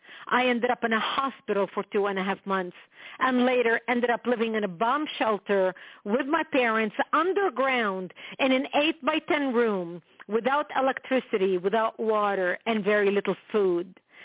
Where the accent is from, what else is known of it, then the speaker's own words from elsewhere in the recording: Lebanon; I was born and raised in Lebanon, which used to be the only majority Christian country in the Middle East.